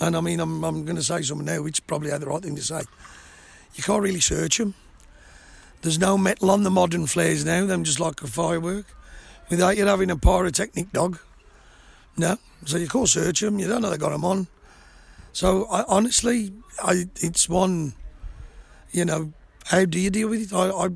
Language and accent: English; Stourbridge, West Midlands, United Kingdom; born there; But I was born in Starbridge and I'm a Starbridge fan and I was here first.